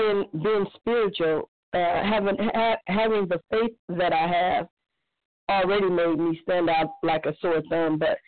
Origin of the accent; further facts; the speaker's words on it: Cleveland, Ohio, United States; I'm from Cleveland, Ohio.